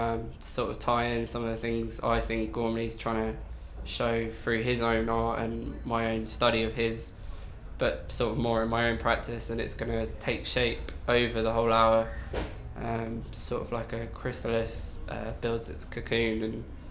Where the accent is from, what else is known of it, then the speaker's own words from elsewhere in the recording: Weybridge, South East England, United Kingdom; 20 years age, and I'm from Weybridge in Surrey.